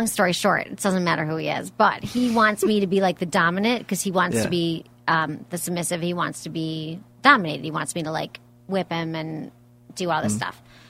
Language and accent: English; Michigan, United States; I know you're in Wisconsin. I'm from Michigan.